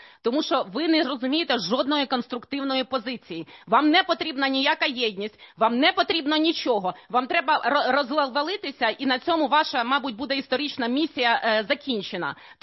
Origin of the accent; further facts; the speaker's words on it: Kyiv, Ukraine; born there; Я киянка, і мені соромно. Так, з нульового я тут народилася.